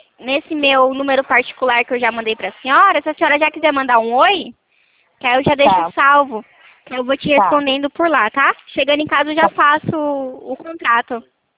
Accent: Santo Anastácio, São Paulo, Brazil; eu sou de Anastasia, eu trabalho em Prudente

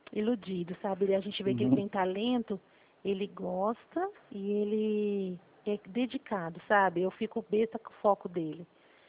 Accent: Dracena, São Paulo, Brazil

